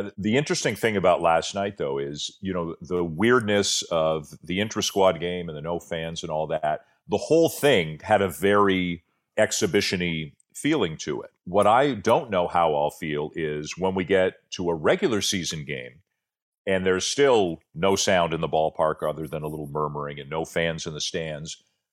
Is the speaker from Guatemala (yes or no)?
no; Canada; I'm Canadian. I'm very proud of how our country is now managing this situation.